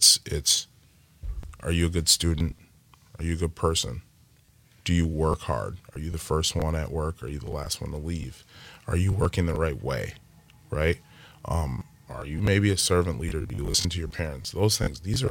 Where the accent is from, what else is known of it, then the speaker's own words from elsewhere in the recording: West Memphis, Arkansas, United States; born there; I was born in Arkansas, okay. Like West Memphis.